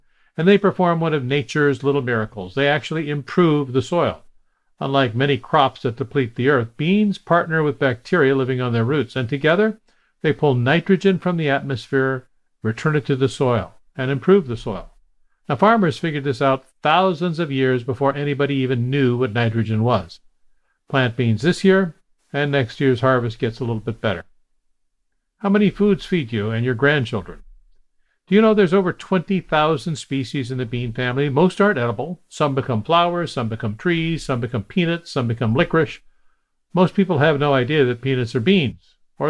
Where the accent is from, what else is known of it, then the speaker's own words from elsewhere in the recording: Ketchikan, Alaska, United States; When I was growing up in Ketchikan, Alaska, they were mostly the local Seventh-day Adventists.